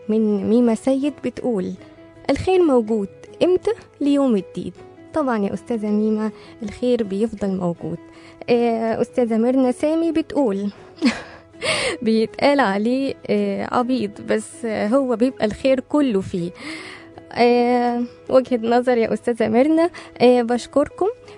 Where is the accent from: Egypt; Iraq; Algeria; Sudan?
Sudan; احتفظت بجواز سفري السوداني وجنسيتي السودانية، ورفضت كل الجنسيات التي عرضت علي، أنا سوداني وفخور بجنسيتي